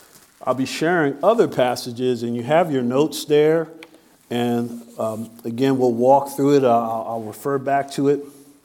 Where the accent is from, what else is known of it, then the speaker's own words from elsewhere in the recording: Long Branch, New Jersey, United States; I'm from Long Branch, by the way.